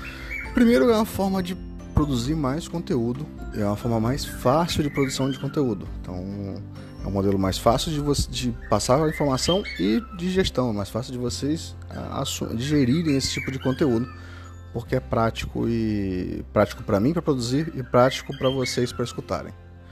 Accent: Campos dos Goytacazes, Rio de Janeiro, Brazil; born there; eu nasci em Campos, nasci em 83... Campos é uma cidade aqui do interior do estado, perto de Macaé, Campos dos Goytacazes, aqui no estado do Rio. E sou filho de um português

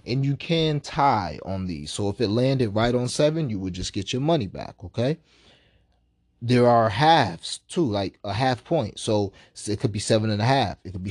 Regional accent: New York, United States; even though I'm from New York and we can't do that in New York.

